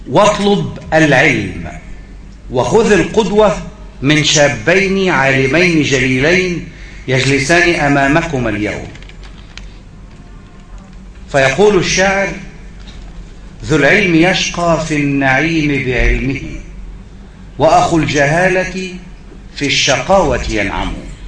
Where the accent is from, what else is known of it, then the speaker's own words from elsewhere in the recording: Egypt; نفخر كمصريين